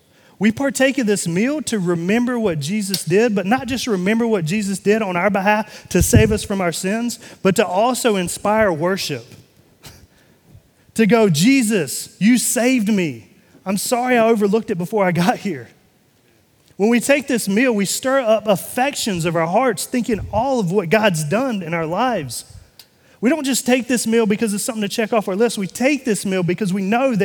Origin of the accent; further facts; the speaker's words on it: North Carolina, United States; But I am from North Carolina, and living in North Carolina, I lived about 20 minutes away from the headquarters to Krispy Kreme Donuts.